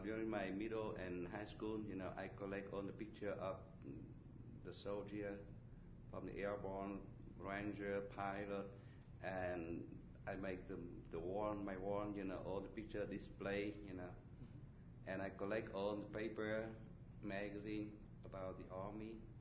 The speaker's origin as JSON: {"language": "English", "region": "Quang Tri", "country": "Vietnam", "tie": "born or raised there", "second_language": "English", "said": "And when I come back to my hometown, Quang Tri, I apply for a job as translator"}